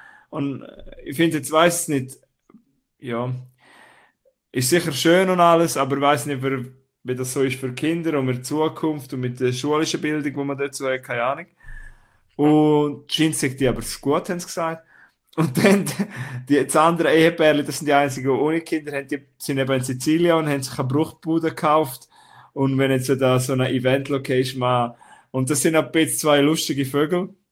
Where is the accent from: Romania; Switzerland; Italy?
Switzerland; wir sind ja beide Schweizer.